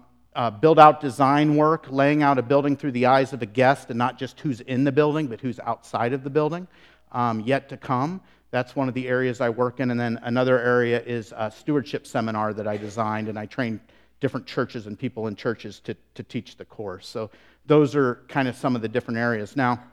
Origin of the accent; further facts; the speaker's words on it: Indiana, United States; also born or lived in Tampa, United States / Southern California, United States; So we lived in a lot of different places, but we spent some of my youth growing up in the Midwest in Indiana, near the Fort Wayne area, and that sort of thing, and then also Tampa, Florida, we planted a church.